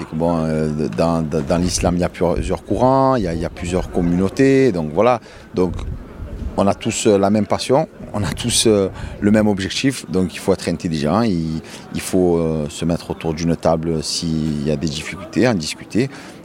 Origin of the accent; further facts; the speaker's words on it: Marseille, Provence-Alpes-Côte d'Azur, France; je me sens concerné en tant que musulman, en tant que français, en tant que marseillais, en tant que citoyen du monde.